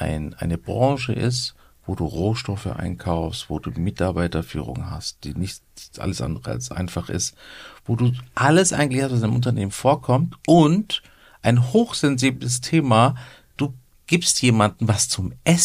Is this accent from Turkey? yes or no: yes; Turkey; now in Germany; Also ich bin Türke, wissen ja alle